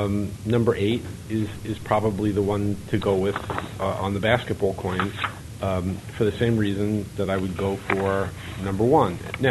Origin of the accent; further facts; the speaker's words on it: New Jersey, United States; And since I'm from New Jersey, I'm protecting New Jersey.